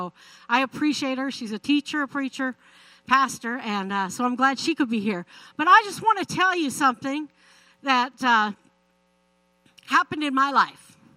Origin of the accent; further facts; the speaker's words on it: Prince Albert, Saskatchewan, Canada; I'm originally from Canada, Saskatchewan. And I grew up in Prince Albert.